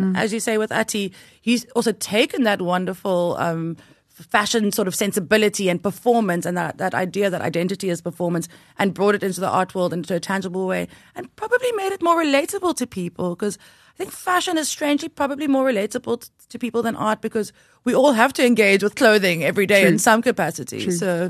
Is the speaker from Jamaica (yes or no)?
no; Namibia; now in United States; when I was the little girl growing up in Namibia, that I'll be going to Los Angeles next week